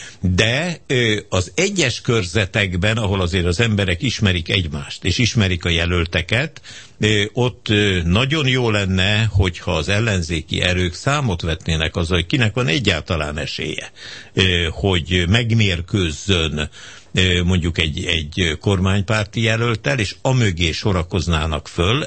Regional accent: Hungary; mint magyar szavazópolgárnak

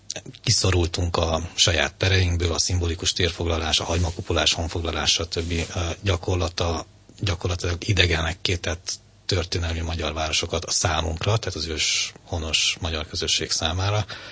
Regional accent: Székely Land, Romania; first language hu; születtem Székelyföldön, és egy magyar nemzeti közösséggel igencsak ellenséges kommunista államaparátussal szemben éltem meg én az anyanyelvi kultúrát

